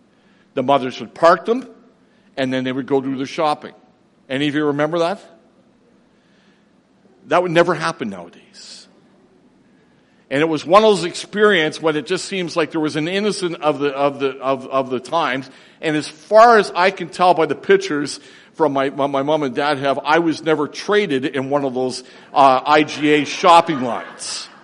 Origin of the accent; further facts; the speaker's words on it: Toronto, Ontario, Canada; I grew up in Toronto. I was born in 1957.